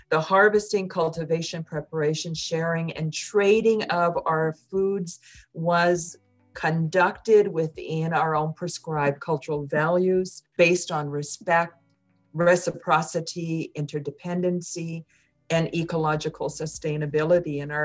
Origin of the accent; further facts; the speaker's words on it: British Columbia, Canada; on the west coast of Vancouver Island in British Columbia